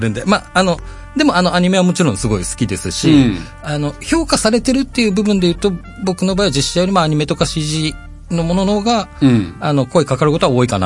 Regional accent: Kanazawa, Ishikawa, Japan; 石川県出身なんですけど。

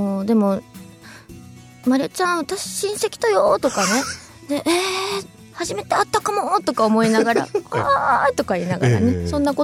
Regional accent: Fukuoka, Japan; その自分の地元なのに誰ちゃんがいるみたいな感じがすごくなんか不思議だったり嬉しかったりすることも結構ありましたね

